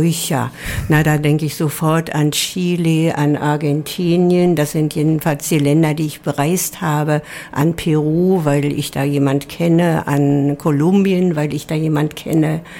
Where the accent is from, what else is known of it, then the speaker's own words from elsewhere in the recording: Cologne, North Rhine-Westphalia, Germany; now in Karlsruhe, Germany; Ich komme ja aus Köln hierher und ja, inzwischen zweite Heimat.